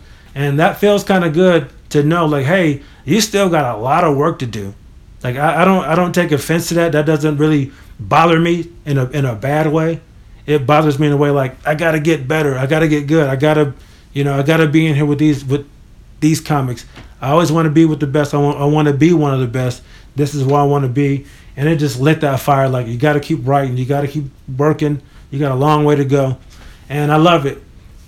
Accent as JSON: {"language": "English", "town": "Charlottesville", "region": "Virginia", "country": "United States", "said": "I'm like, I'm from Virginia. I'm from Charlottesville. This is New York. I got all these country jokes."}